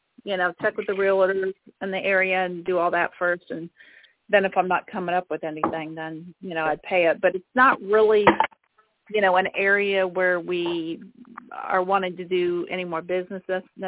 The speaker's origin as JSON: {"language": "English", "region": "Ohio", "country": "United States", "said": "See, I'm originally from Ohio, so I know people in Ohio have accents"}